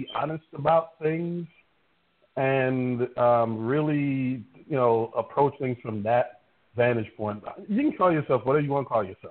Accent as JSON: {"language": "English", "country": "Jamaica", "said": "I'm from Jamaica."}